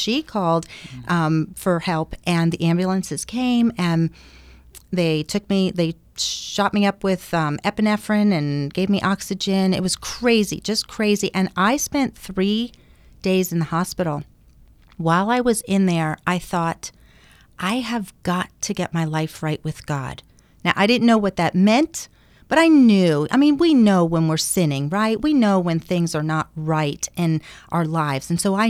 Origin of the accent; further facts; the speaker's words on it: Nazareth, Pennsylvania, United States; My hometown is Nazareth. I grew up in the Lehigh Valley. So in Nazareth, Pennsylvania